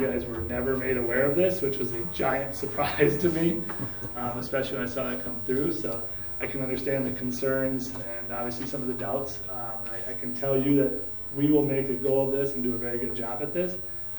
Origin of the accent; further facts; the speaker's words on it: Fitchburg, Wisconsin, United States; I am from Fitchburg, Wisconsin, 2995 Sub-Zero Parkway, Fitchburg, Wisconsin.